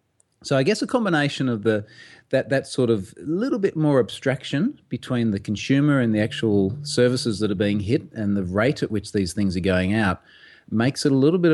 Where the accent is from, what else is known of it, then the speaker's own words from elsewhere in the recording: Australia; I am, as you can probably hear, an Australian.